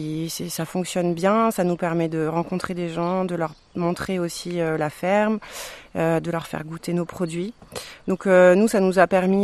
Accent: Paris, Île-de-France, France; Moi, je viens de Paris.

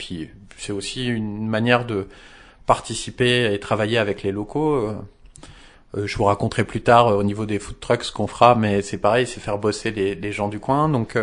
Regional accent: Lebanon; moi je suis libanais, c'était l'époque des révolutions au Liban.

